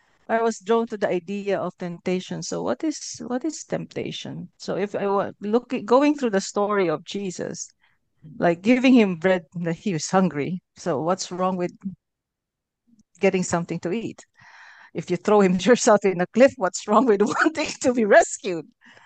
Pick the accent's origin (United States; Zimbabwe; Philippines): Philippines; now in New Zealand; I'm a Filipino Kiwi working with the Archdiocese of Wellington.